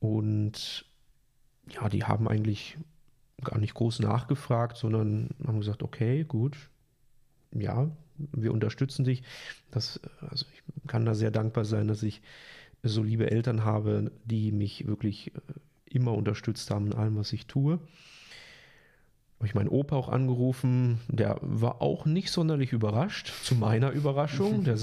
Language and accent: German; Germany; now in France; Also ich bin Deutscher und meine Familie lebt dort. Fühle ich mich jetzt besonders deutsch? Weiß ich nicht. Aber es ist so, dass ich mittlerweile seit 11 Jahren nicht mehr in Deutschland lebe